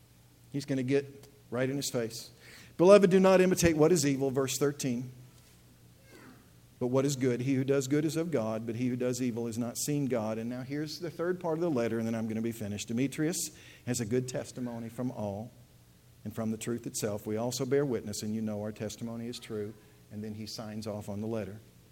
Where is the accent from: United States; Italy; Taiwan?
United States; St. Louis, Missouri; My very best friend, by the name of Perry Lewis, I grew up with in St. Louis